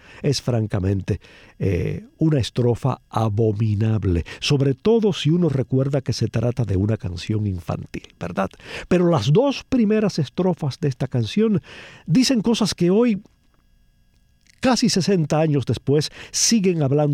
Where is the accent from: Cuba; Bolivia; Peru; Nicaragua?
Cuba; mi infancia en Cuba